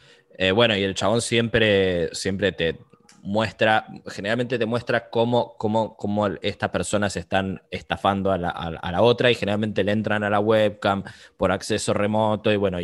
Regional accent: Táchira, Venezuela; accent: gocho; Aprendí que tengo un acento gocho nato.

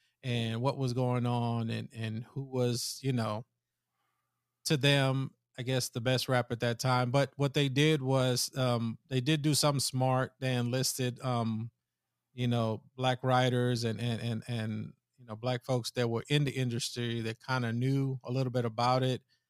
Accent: East Coast, United States; I'm from the East Coast.

